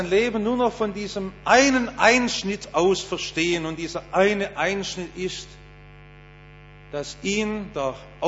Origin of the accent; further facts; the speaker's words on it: Germany; Nun bin ich nicht Jude wie Paulus, ich bin Deutscher, und wir Deutschen müssen einfach so ein großes Wort, das Paulus sagt, zerhacken.